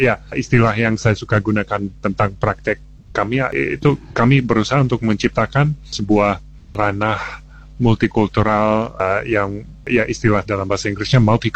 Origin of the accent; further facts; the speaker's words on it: Australia; Mungkin dari nama saya mungkin tahu saya bukan orang Indonesia, saya orang Australia.